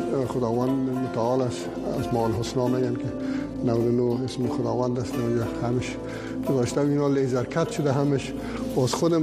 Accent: Afghanistan; یک احساس بدهی برای وطنم داشتیم به مناسبت کارهایی که در افغانستان کردن

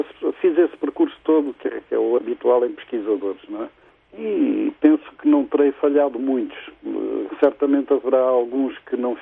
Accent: Angola; born there; Eu nasci em Angola, tenho naturalidade portuguesa também, mas sou nascido em Angola

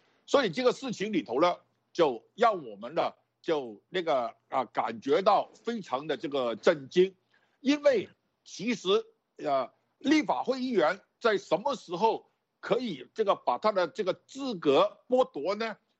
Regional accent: Hong Kong

